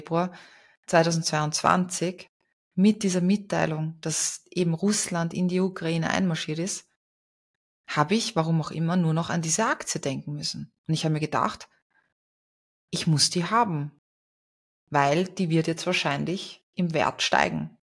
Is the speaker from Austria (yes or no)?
yes; Austria; bei uns in Österreich, wir sagen immer, Geld hat kein Mascherl